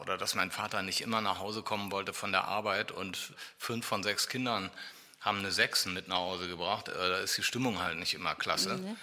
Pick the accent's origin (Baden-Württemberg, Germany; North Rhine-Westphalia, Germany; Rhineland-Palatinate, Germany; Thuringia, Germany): North Rhine-Westphalia, Germany; Düsseldorf; Wir haben im Vorort gewohnt, damals hieß das ja alles noch Düsseldorf-Nettmann. Mhm. Ich bin in Düsseldorf geboren, wir haben eine Zeit lang gegenüber vom Eisstadion gewohnt, in einer kleinen Wohnung.